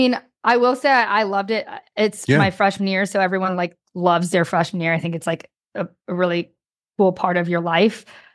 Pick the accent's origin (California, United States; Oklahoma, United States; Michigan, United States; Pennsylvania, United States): California, United States; Pasadena; I grew up in Pasadena area.